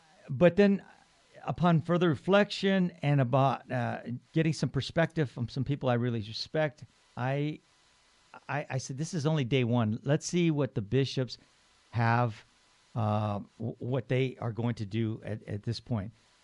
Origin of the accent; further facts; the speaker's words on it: San Gabriel, California, United States; Well, yeah. I mean, that's my hometown, man.